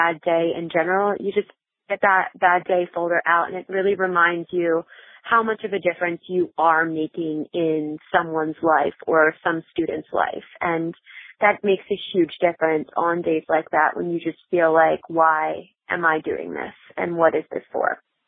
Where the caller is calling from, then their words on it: Pennsylvania, United States; from Pennsylvania